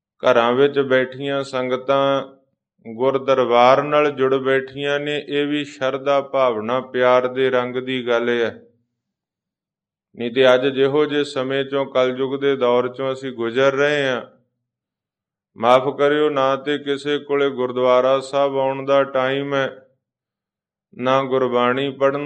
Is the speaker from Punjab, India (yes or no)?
yes; Punjab, India; moved away; ਅਸੀਂ ਇੰਡੀਆ ਤੋਂ ਆਏ, ਪੰਜਾਬ ਤੋਂ ਆਏ, ਆਪਾਂ ਸਾਰੇ ਆਪੋ ਆਪਣੇ ਪਿੰਡਾਂ ਵੱਲ ਝਾਤ ਮਾਰੋ।